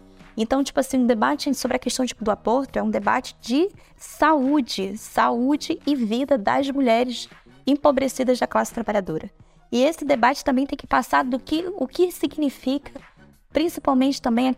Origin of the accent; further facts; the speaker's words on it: Bahia, Brazil; now in Rio de Janeiro, Brazil; eu sou nordestina, sou do interior da Bahia, e minha mãe, né, tipo, veio pro Rio de Janeiro em busca de melhores condições de trabalho